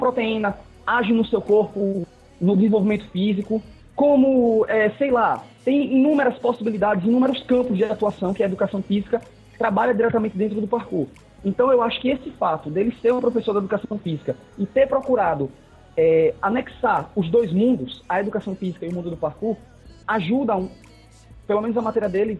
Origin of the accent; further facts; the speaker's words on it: Sergipe, Brazil; eu sou daqui de Sergipe